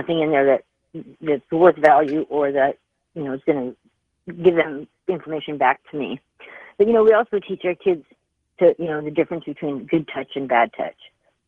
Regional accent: San Francisco, California, United States; I grew up in San Francisco, big city

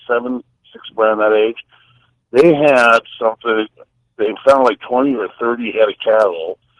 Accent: Hazelton, Idaho, United States; now in San Angelo, United States; I moved down here. But anyways, I'm from Hazleton, Idaho.

